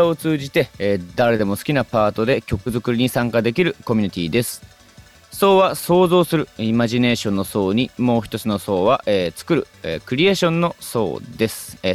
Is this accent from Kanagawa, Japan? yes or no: no; Tokyo, Japan; 出身はずっと生まれも育ちも東京で、